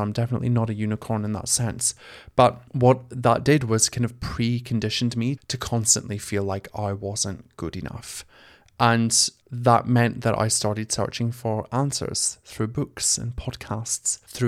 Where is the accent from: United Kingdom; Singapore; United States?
United Kingdom; Scotland; moved away as an adult; I have been on a journey since I left my hometown at 19. I'm 33 now. I've been on a journey to fix myself. Growing up as a queer kid in a rural town in Scotland, being a musical theatre nerd, not a sporty person